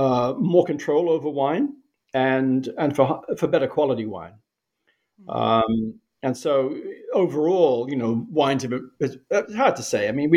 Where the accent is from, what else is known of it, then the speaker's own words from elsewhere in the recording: New Zealand; I grew up in New Zealand.